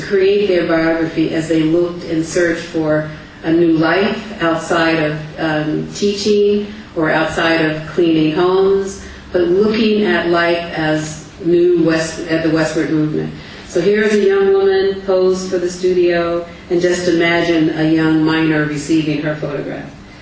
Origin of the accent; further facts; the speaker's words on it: Philadelphia, Pennsylvania, United States; The notion that I experienced growing up in Philadelphia and then also looking at photographs and studying here